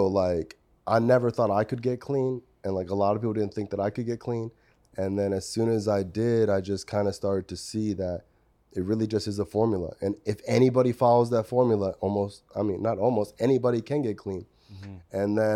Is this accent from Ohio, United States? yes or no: no; Florida, United States; Born and raised in South Florida. Was on drugs my whole childhood.